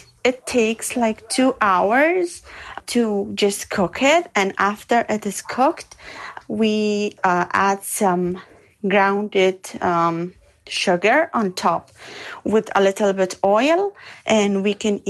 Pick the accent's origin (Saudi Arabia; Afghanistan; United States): Afghanistan; We are from Afghanistan